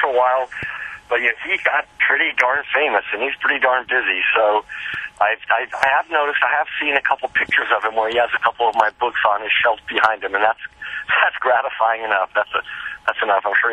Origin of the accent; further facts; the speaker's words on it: Los Angeles, California, United States; also born or lived in Tokyo, Japan; Lived there until I was 5, and then I grew up. Really, what I can remember is in Southern California, in Los Angeles, West Los Angeles.